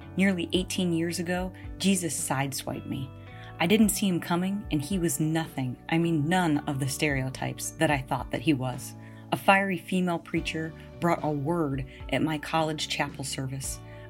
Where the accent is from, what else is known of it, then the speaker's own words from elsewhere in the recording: California, United States; Projections were showing that 46% of California, my home state, could get COVID-19